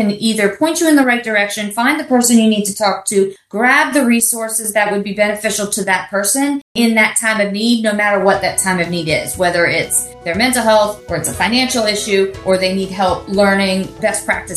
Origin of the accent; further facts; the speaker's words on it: Virginia, United States; I'm 16th generation on the Eastern Shore of Virginia.